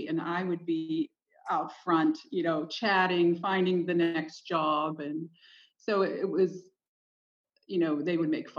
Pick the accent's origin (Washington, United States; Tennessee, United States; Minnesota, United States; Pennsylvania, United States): Pennsylvania, United States; Pittsburgh; Well, I came from the South Hills of Pittsburgh, and I was the youngest born in a family business.